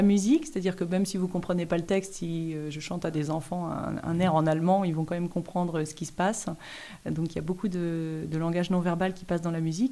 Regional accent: Normandy, France; Mais j'ai grandi dans le Pays d'Auge, donc il y a beaucoup d'élevage de chevaux, beaucoup de haras dans le Pays d'Auge

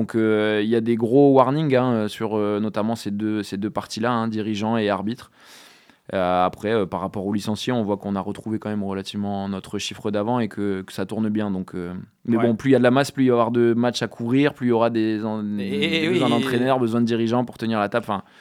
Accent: Hauts-de-France, France; now in Dordogne, France; moi je viens du Nord de base, donc du coup j'ai fait mon cursus quand j'étais jeune dans le Nord, et puis je suis arrivé en Dordogne il y a presque 10 ans maintenant

